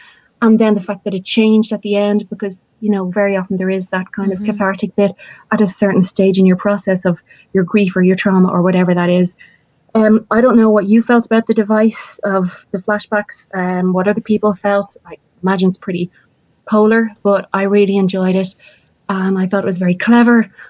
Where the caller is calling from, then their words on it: Dublin, Leinster, Ireland; I'm phoning you from Dublin in Ireland.